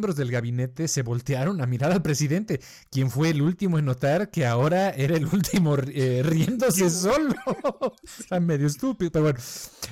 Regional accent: Colombia; No, mira, yo soy de Colombia.

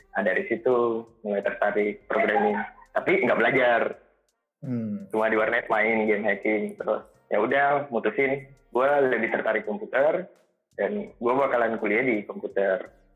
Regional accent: Makassar, South Sulawesi, Indonesia; Di 2014 gue ngambil teknik informatika di Makassar. Iya, asal gue dari Makassar.

